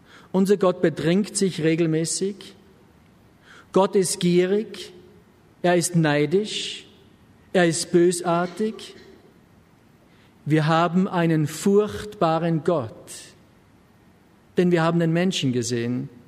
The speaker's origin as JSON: {"language": "German", "country": "Germany", "tie": "born or raised there", "said": "Mit Christus lebte ich schon seit meiner Kindheit. Als Jugendlicher in der DDR musste ich mich bewusst für Christus entscheiden."}